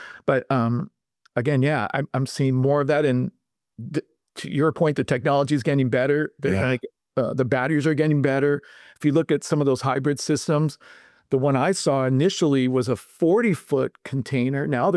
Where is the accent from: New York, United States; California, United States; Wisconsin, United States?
California, United States; This is my home. I grew up in Southern California and work here in Northern California. I've been up here 10 years.